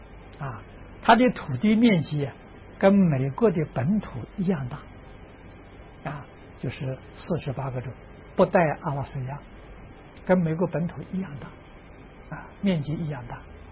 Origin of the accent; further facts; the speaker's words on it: Tangchi, Anhui, China; 我们在汤池小镇呢做这个实验，这是我的家乡